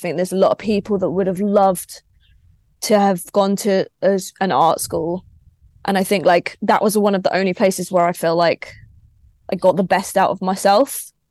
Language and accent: English; Crawley, South East England, United Kingdom; Like, I grew up in Crawley.